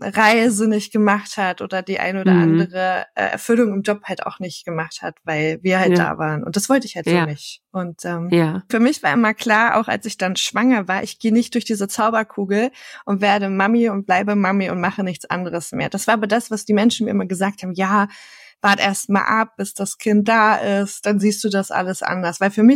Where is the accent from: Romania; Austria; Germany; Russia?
Germany; Lower Saxony; Ich komme halt aus dem Dorf in Niedersachsen